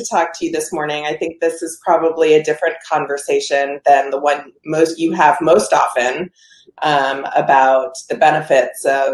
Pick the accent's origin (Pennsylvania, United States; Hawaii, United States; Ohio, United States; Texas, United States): Hawaii, United States; So I think, I grew up in Hawaii and, we felt really connected to the environment in Hawaii.